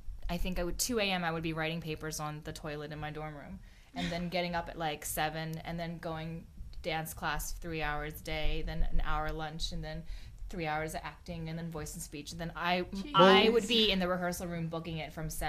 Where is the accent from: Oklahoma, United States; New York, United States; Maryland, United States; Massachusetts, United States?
Maryland, United States; Salisbury; Well, I mean, I grew up in Salisbury, Maryland, sort of. I also like to call, with all due respect, one of the armpits of America.